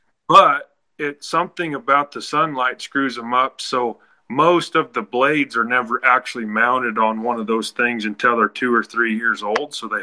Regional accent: Wyoming, United States; So, and also, where we are, we're from Wyoming and the wind always blows.

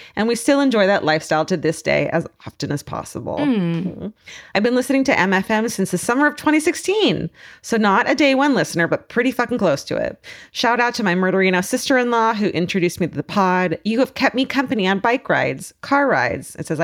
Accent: St. Louis, Missouri, United States; I grew up in St. Louis, and every weekend when I was young was spent on an island on the Mississippi River with family friends.

